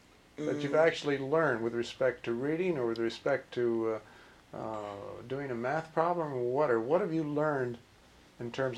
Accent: New York City, New York, United States; It just interests me personally because I grew up in New York City.

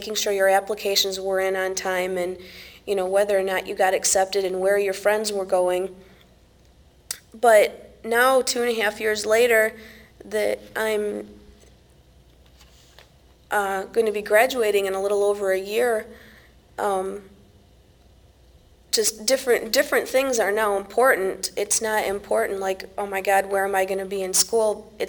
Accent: Warren, Michigan, United States; My hometown is Warren, which is right outside the city of Detroit, so it's a basically suburban area. Not too many kids running around, a lot of very conservative people. It's pretty much a blue-collar town.

